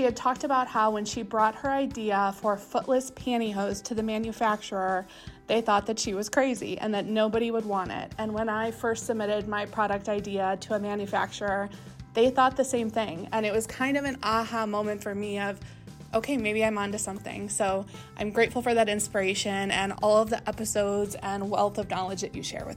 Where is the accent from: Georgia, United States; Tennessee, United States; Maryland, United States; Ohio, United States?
Ohio, United States; Cleveland; I'm from Cleveland, Ohio.